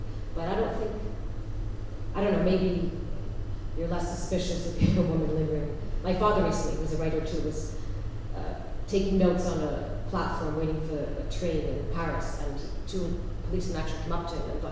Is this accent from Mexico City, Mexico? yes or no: yes; Mexico City, Mexico; I grew up in Mexico City, which is one of the most dangerous cities in the world